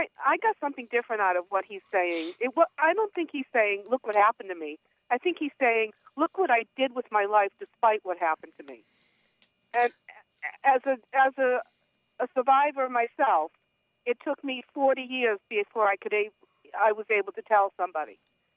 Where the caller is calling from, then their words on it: West Roxbury, Massachusetts, United States; West Roxbury.